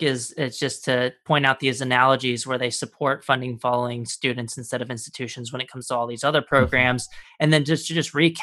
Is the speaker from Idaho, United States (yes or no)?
no; San Antonio, Texas, United States; Yeah, I grew up in San Antonio, Texas, and went through the public education system all through K through 12.